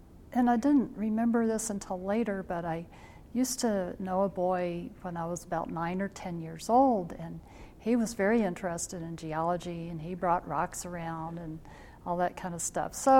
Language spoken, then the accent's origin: English; Virginia, United States; Yeah, I grew up in Virginia, and I'm the oldest of 10 kids.